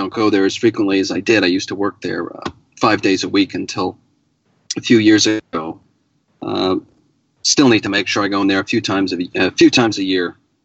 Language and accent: English; New England, United States; also born or lived in New York State; I was born in New York State, but grew up in New England and have lived most of my life here.